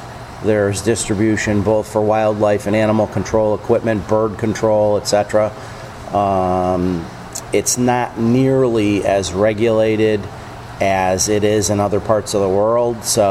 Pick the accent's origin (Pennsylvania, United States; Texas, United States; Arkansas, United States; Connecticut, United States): Connecticut, United States; I'm from Connecticut. I've lived in Connecticut my whole life. Please don't hold that against me.